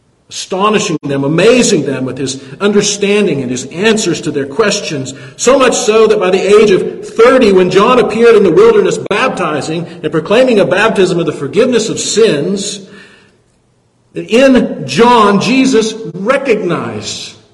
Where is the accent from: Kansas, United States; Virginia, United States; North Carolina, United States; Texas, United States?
Kansas, United States; Sevier; You know, I grew up in Sevier, Kansas. Yeah, out in the middle of nowhere.